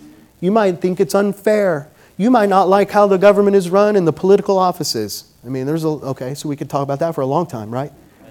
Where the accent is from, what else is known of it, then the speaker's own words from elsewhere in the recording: Midwest, United States; So I grew up in the Midwest, and there are people in Phoenix who've never had a ticket